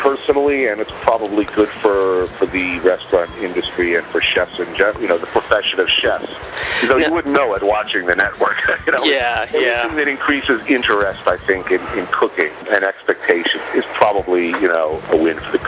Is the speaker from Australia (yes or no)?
no; New York, United States; as a New Yorker, that's I'm uncomfortable with that, man.